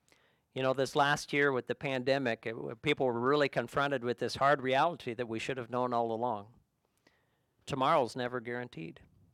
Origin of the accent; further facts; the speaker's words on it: Kentucky, United States; Growing up in Kentucky, Mammoth Cave, you got to have that experience at least once